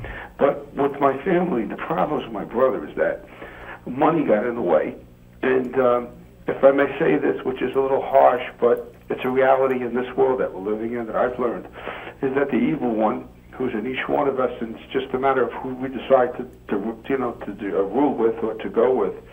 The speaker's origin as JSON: {"language": "English", "town": "Brooklyn", "region": "New York", "country": "United States", "said": "I'm from Brooklyn, New York."}